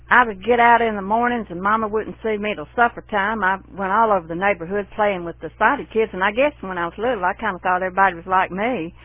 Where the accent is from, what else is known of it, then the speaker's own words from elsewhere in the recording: Newton, Mississippi, United States; As a matter of fact, I was born in Meridian, Mississippi, which is about 90 miles east of Jackson, the capital where I live now. And my hometown was Newton, Mississippi